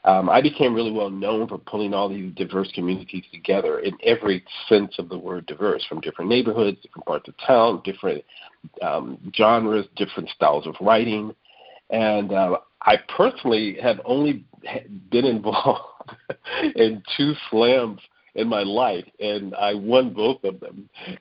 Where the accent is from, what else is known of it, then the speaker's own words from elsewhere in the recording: San Francisco, California, United States; Yeah, I grew up in San Francisco.